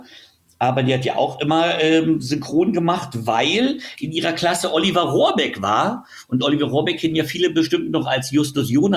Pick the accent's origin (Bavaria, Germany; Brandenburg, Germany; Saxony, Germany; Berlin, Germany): Berlin, Germany; Ich bin ja aus West-Berlin.